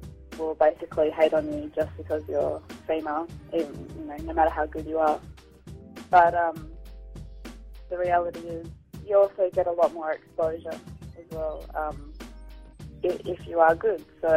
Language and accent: English; Australia; then it finishes with … we're all Australian girls.